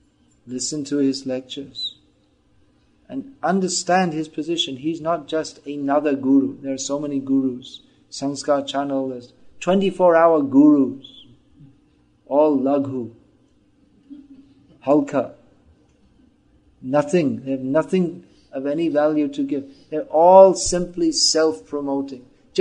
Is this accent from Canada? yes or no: no; England, United Kingdom; As a child growing up in England, I'd never heard of Krishna because no one in the Western countries, no one knew.